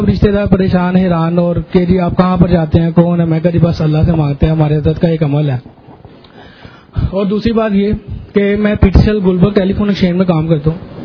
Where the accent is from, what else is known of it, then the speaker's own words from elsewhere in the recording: Lahore, Punjab, Pakistan; میں لاہور سے ہوں.